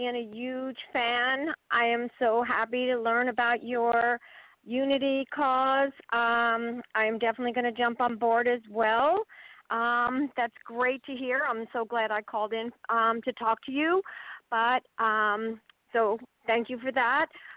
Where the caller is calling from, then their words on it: New Jersey, United States; Hi. Can you hear me? … from New Jersey.